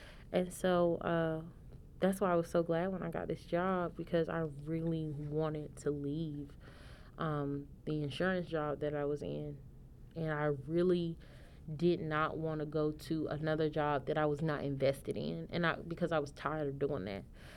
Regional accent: North Carolina, United States; Like, we're an hour from Elizabeth City. Okay. And, you know, Elizabeth City is more coastal. But we have a river that runs through Bertie. We got water.

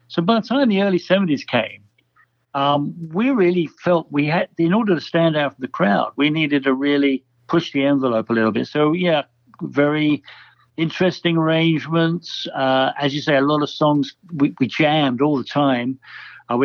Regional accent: London, United Kingdom; accent: Cockney; because a lot of London was bombed, or the East End where we came from. I'm a Cockney, true Cockney.

